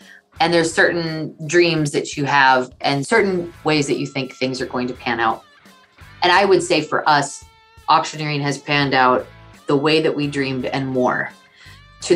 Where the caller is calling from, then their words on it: Bismarck, North Dakota, United States; I am chiming in from Bismarck, North Dakota.